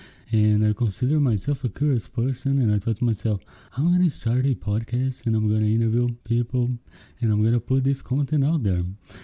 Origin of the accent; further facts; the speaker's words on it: Brazil; I'm from Brazil. I live in a small town in the countryside of Brazil, and I started this podcast back in May of 2020.